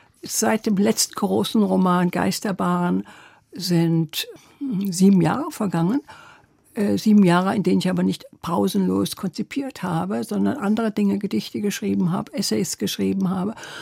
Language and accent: German; Trier, Rhineland-Palatinate, Germany; Und ich bin in Trier aufgewachsen, habe bis zum Abitur dort gelebt, habe in Köln studiert.